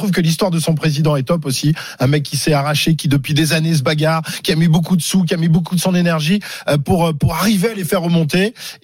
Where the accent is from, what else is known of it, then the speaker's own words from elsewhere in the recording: Nice, Provence-Alpes-Côte d'Azur, France; Moi, je suis niçois